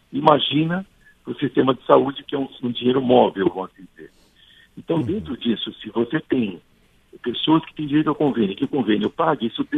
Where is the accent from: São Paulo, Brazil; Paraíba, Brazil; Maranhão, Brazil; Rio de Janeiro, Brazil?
São Paulo, Brazil; Por exemplo, eu sou do estado de São Paulo.